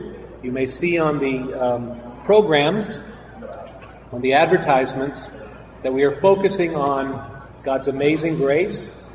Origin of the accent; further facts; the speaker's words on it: Canada; now in Philippines; I'm a pastor from Canada